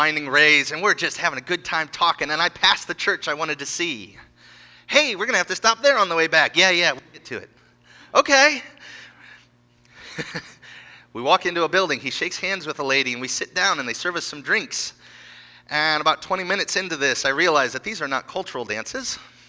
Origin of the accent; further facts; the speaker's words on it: United States; I'm an American.